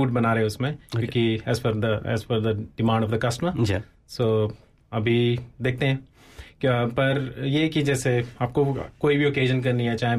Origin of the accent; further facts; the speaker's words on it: India; मैं फिजी से नहीं, मैं इंडिया से हूँ।